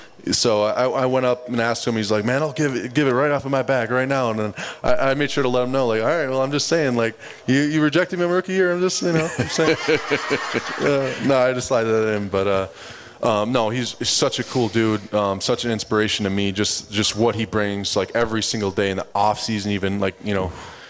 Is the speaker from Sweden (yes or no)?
yes; West Sweden, Sweden; now in United States; our house, we live on a lake. You know, my parents still live there. Like, we grew up in West Sweden, yeah.